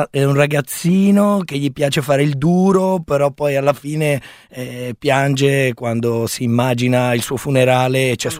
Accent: Milan, Lombardy, Italy; io vengo dalla Barona, quindi quindi sono, in quanto ragazzo della Barona, ogni tanto ho delle espressioni facciali e comportamentali

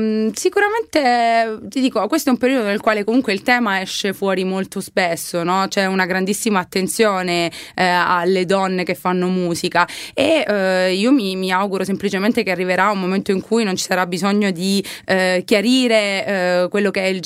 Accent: Calabria, Italy; perché mi piaceva scroccare anche il pubblico pugliese, perché io sono calabrese

